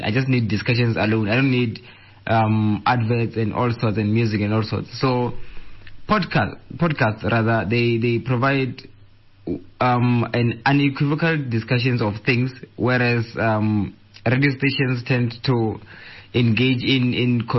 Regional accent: Mokopane, Limpopo, South Africa; I am from Mokopane, that is based in the Limpopo province.

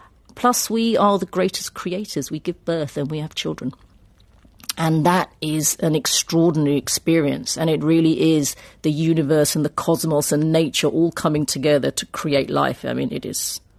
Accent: United Kingdom; I mean, I'm a British Indian. I'm not English, but I'm British.

